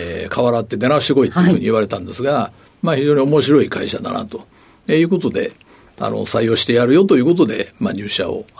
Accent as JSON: {"language": "Japanese", "town": "Takatsuki", "region": "Osaka", "country": "Japan", "said": "大阪府の高槻市です。"}